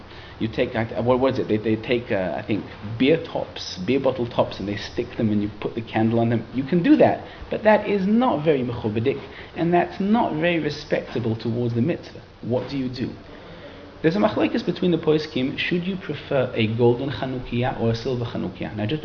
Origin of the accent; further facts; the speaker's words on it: Israel; born there; English is a second language; As I said again before, since I was born in Israel, I'm not an English speaker, so you will excuse me for my mistakes in grammar and in diction.